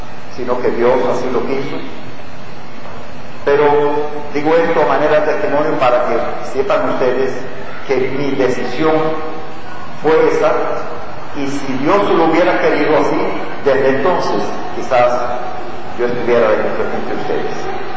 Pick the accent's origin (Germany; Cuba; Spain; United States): Cuba; born there; soy cubano de nacimiento y soy ciudadano cubano. Desde niño conocí esta iglesia. Y fui bautizado a la edad de 14 años.